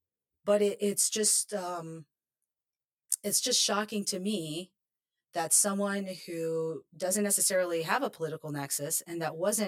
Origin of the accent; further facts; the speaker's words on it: New York, United States; born there; My father's from India. They're both naturalized citizens to the United States. And I was born in New York.